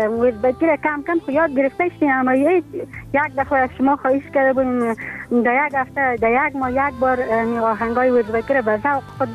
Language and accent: Persian; Afghanistan; چون همگی ما افغان هستیم